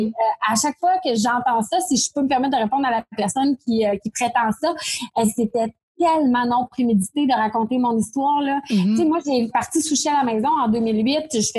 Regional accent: Quebec City, Quebec, Canada; moi, je viens de Limoilou à Québec, un quartier défavorisé.

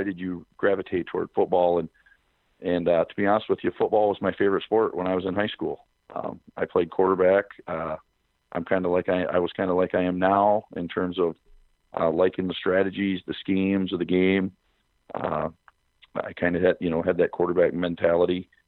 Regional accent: Coleman, Texas, United States; and I grew up in Coleman myself, so I knew what Midland, you know, high school was all about

